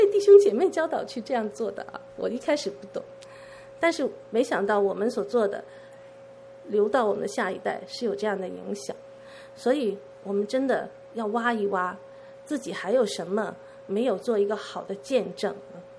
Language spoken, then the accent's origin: Chinese; Hong Kong; now in Vancouver, Canada; 我刚来温哥华的时候呢，就被告知，哎，你去202那个地方买东西很便宜。我从香港移民过来的啊